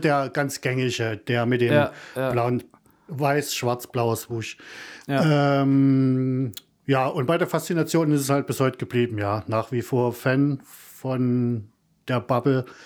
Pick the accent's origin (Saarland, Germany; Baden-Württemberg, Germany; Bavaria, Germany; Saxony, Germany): Saxony, Germany; Leipzig; now in Berlin, Germany; Bin gebürtiger Leipziger, was man sicherlich auch in dem einen oder anderen Moment krass hören wird. Wohne jetzt seit ein paar Jahren in Berlin.